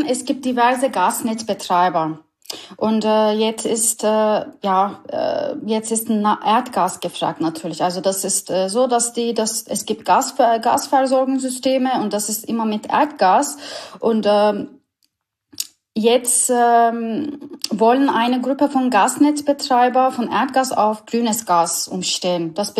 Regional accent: Istanbul, Turkey; German is a second language; moved away as an adult; now in Germany; Also ich bin ursprünglich eine Türkin. Ich bin seit 8 Jahren in Deutschland. Ich komme ursprünglich aus Istanbul. Ich bin eine Ur-Istanbulerin. Ich komme aus der großen Stadt. Ich habe in Istanbul Chemieingenieurwesen studiert

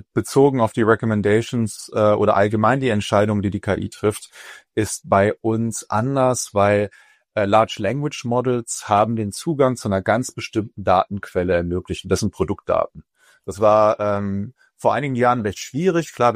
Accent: West Germany, Germany; now in Leipzig, Germany; Ich komme ja eigentlich aus Westdeutschland

